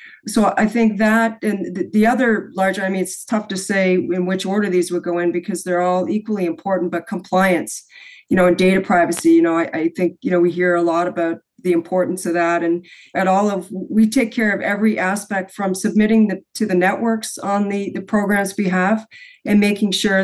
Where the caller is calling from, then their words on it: Toronto, Ontario, Canada; I'm joining you from Toronto.